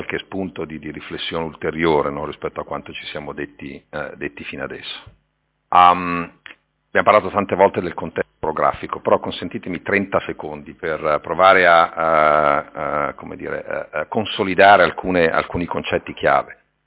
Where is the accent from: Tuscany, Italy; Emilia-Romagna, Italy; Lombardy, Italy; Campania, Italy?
Lombardy, Italy; Milan; born there; Io lo so bene perché sono nato a Milano